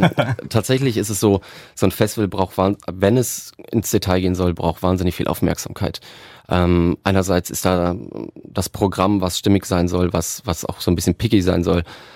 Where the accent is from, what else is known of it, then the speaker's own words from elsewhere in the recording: Dortmund, North Rhine-Westphalia, Germany; now in Hamburg, Germany; Ja, also ich komme ursprünglich aus Dortmund, lebe jetzt in Hamburg und arbeite auch in Hamburg bei einer Konzertagentur.